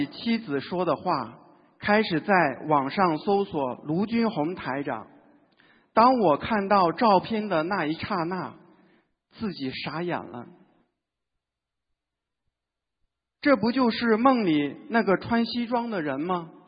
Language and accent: Chinese; Beijing, China; 我是2012年3月份妻子度我学习的心灵法门